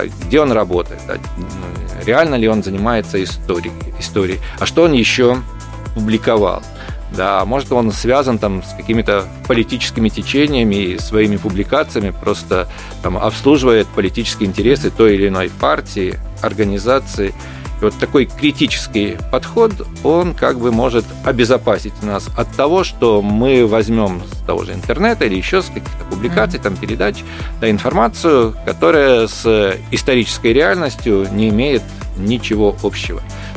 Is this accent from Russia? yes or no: no; Belarus; наши люди уже осознают то, что мы белорусы, что у нас свое национальное государство